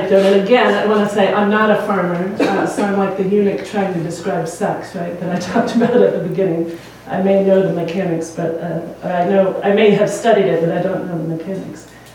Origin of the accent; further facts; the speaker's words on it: Farmington, Missouri, United States; He's in his kitchen in my hometown of Farmington, Missouri.